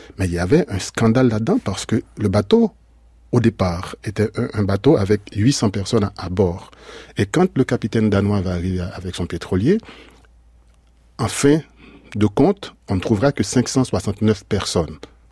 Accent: Haiti; une histoire qui fait écho en moi, qui m'interpelle en tant qu'haïtien

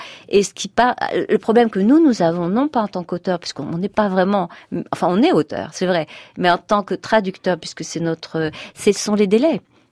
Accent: France; L'hébreu est une langue vraiment difficile pour nous, en tant que Français.

